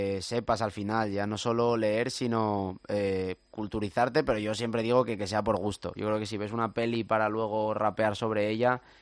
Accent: Muros de Nalón, Asturias, Spain; now in Madrid, Spain; Bueno, yo soy de un pueblo de Asturias, no soy de Oviedo.

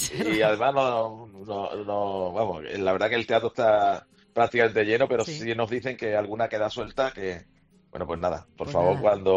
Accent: Seville, Andalusia, Spain; pues nada más decir que somos de Andalucía, que somos de Sevilla, pues es como un pasaporte que nos abre muchas puertas.

